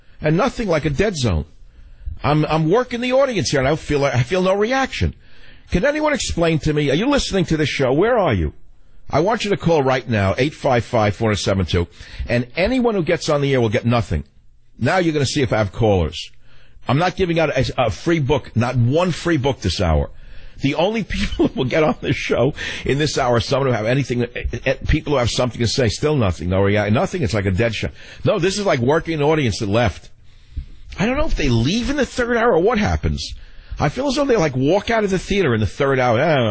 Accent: New York, United States; I went out to dinner with a friend last night. We're both from New York.

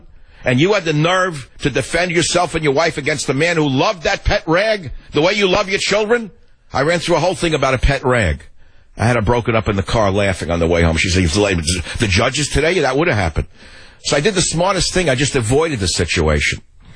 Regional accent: New York, United States; Now, I grew up in New York, so I know the death stare of psychotics.

